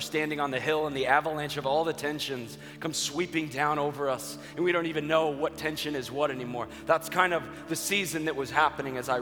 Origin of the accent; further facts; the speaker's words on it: Chicago, Illinois, United States; now in South Carolina, United States; I'm originally from Chicago, but currently I live in South Carolina, so my accent is a bit of a mutt kind of thing happening